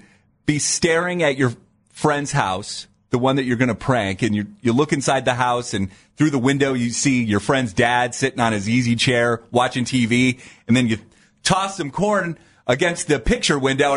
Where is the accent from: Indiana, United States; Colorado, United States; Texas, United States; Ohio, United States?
Ohio, United States; Dover; also born or lived in Canton; Because I was born in Canton, and I lived there until I was in fourth grade, and then I moved to the Dover, New Philadelphia area.